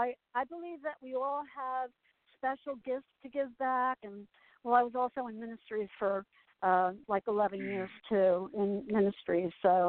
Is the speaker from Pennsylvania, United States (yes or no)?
no; Asbury Park, New Jersey, United States; moved away; also born or lived in Allenhurst, New Jersey / California; Because I left New Jersey, and I was raised in Asbury Park and Allenhurst, and I moved to California, and I was in California for 28 years